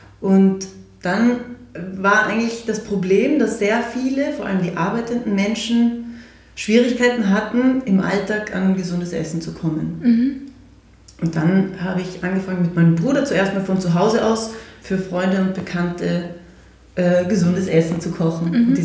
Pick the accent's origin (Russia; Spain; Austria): Austria; Salzburg; Wir sind in Salzburg aufgewachsen